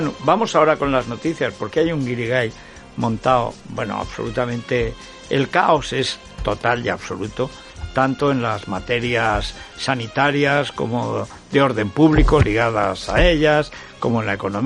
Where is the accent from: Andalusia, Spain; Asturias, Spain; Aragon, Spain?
Aragon, Spain; Yo la idea de depender de un enchufe en Teruel, en mi pueblo